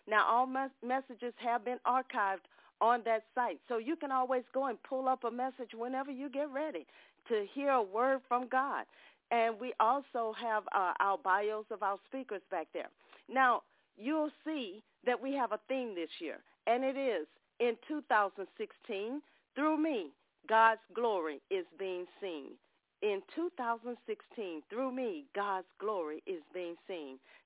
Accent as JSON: {"language": "English", "region": "Mississippi", "country": "United States", "said": "from the Gulf Coast of Mississippi"}